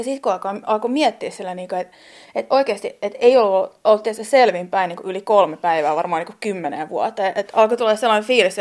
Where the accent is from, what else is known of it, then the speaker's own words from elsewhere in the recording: Loviisa, Uusimaa, Finland; moved away as an adult; also born or lived in Helsinki; mähän olen loviisalainen alkujani, mutta mä muutin heti 18-vuotiaana Helsinkiin.